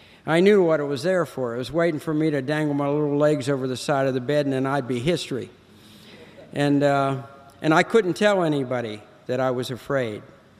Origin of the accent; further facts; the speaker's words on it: Martins Ferry, Ohio, United States; born there; I was born in Ohio. That's where Alcoholics Anonymous started.